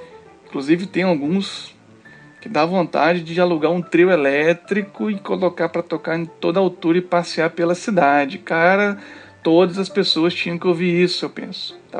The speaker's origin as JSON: {"language": "Portuguese", "town": "Cariacica", "region": "Espírito Santo", "country": "Brazil", "said": "eu sou de Cariacica, no Espírito Santo, e faço parte do Na Trilha Podcast."}